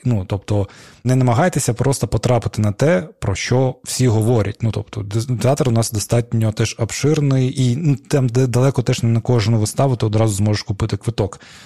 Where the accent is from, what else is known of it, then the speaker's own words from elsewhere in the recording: Crimea, Ukraine; Я такий, кримський татарин, такий.